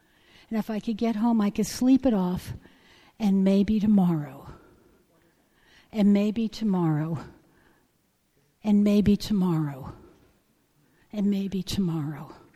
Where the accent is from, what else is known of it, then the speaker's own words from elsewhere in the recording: New York, United States; I, you know, I'm from New York. I don't need to reenter, you know.